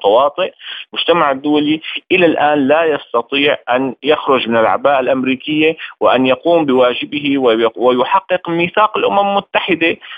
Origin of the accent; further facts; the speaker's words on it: Syria; على حياتنا كسوريين.